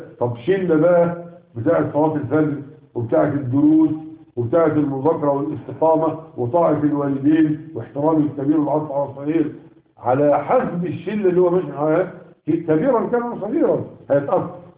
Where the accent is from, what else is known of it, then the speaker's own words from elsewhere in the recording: Egypt; ولذلك تجد ان كثيرا عندنا في مصر رجالا ونساء يحلفون بغير الله